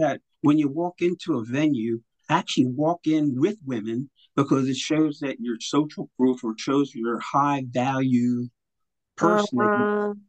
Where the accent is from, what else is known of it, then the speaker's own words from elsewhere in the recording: Italy; I'm from Italy. We were speaking Italian, so we had a special connection.